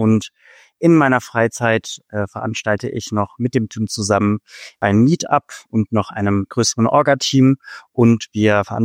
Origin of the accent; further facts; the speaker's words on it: Augsburg, Bavaria, Germany; ich komme aus Augsburg